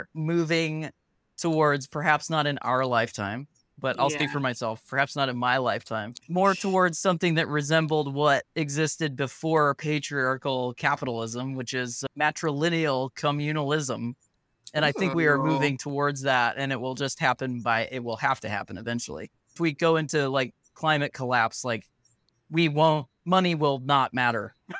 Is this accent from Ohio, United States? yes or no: yes; Akron, Ohio, United States; I'm from Akron, Ohio, which is just literally down the street from Kent State, you know?